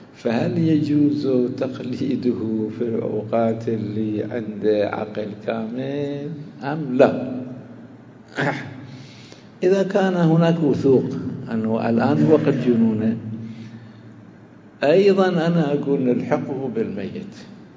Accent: Najaf, Najaf Governorate, Iraq; كان عندنا في النجف الأشرف مرجع

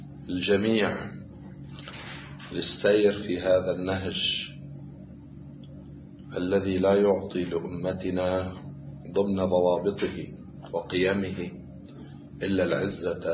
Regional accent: Lebanon; في بلدنا لبنان

